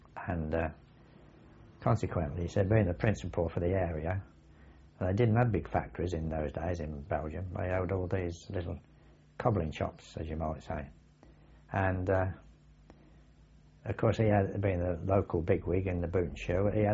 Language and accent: English; Northampton, East Midlands, United Kingdom; because I came from Northampton, being in this boot and shoe town